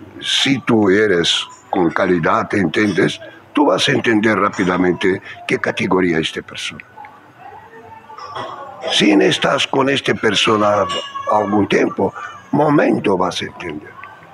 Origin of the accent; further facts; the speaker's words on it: Bulgaria; Spanish is a second language; now in Sabadell, Spain; Soy de Bulgaria.